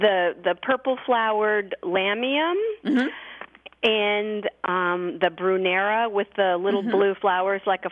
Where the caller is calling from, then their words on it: Lambertville, New Jersey, United States; I live just outside of Lambertville, New Jersey